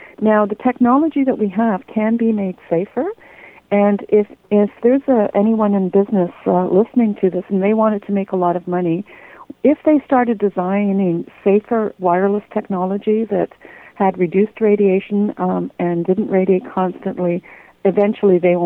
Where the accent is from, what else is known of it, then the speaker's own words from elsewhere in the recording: Canada; I'm a Canadian scientist